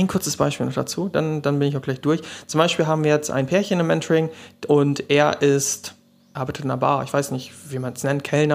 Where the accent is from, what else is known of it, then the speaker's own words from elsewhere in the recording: Lower Saxony, Germany; ich komme aus Ostfriesland, also ganz oben links in Deutschland.